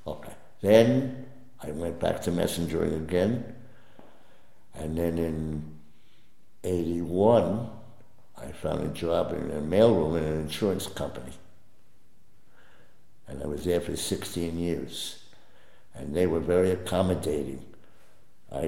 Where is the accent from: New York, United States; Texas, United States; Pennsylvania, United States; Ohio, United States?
New York, United States; Patchogue; also born or lived in Bronx; I was born in Lenox Hill Hospital in the city, New York, and for 3 years I lived in the Bronx